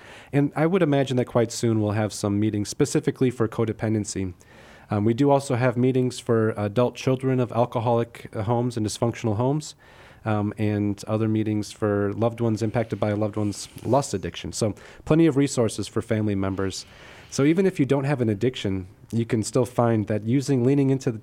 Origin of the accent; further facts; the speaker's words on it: Wisconsin, United States; Thank you. My home state of Wisconsin.